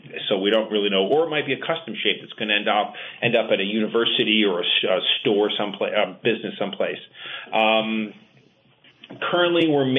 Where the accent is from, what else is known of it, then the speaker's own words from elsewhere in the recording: Rutland, Vermont, United States; also born or lived in Maryland, United States; Well, so at this point I grew up in Rutland and then had left after college and I wanted to come back here to raise my kids.